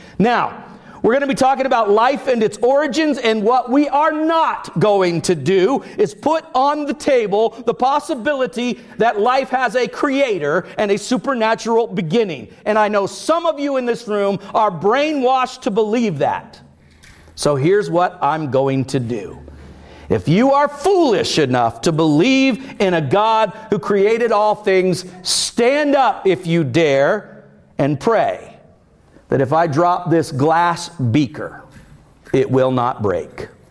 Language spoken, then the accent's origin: English; Cocoa, Florida, United States; In fact, in my hometown in Cocoa, Florida.